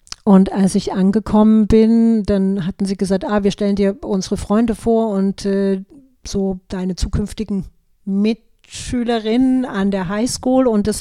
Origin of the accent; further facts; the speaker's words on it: Dresden, Saxony, Germany; Man muss ja vielleicht dazu sagen, dass ich aus der ehemaligen DDR komme. Ich wurde in Dresden geboren und meine Familie ist auch gemischt. Also der eine Teil ist jüdisch, der andere ist nicht jüdisch